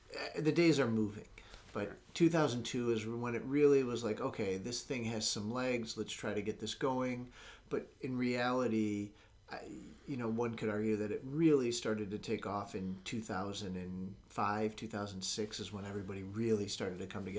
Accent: Buffalo, New York, United States; Well, I grew up in Buffalo

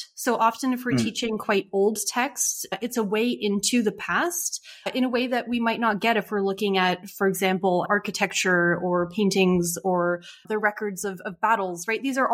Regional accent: United States; now in United Kingdom; And I think as an American, I feel that worry less intensely because I know that I'm studying a foreign country for me.

